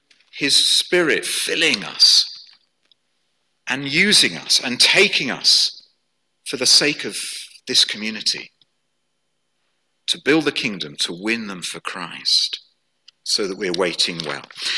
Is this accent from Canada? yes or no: no; Guernsey; I come from Guernsey in the Channel Islands, hence my name. It's a French family. I was born and brought up there, did a lot of sailing.